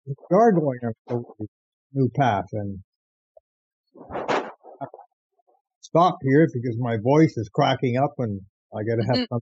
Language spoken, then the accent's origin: English; Bangkok, Thailand; I'm from Bangkok, Thailand, so usually it's quite warm this time of year